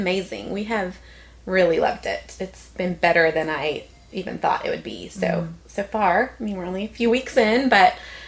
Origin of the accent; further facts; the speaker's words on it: Dallas, Texas, United States; I grew up in Dallas and went to A&M.